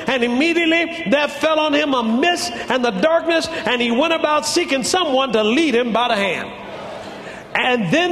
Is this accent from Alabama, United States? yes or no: yes; Alabama, United States; born or raised there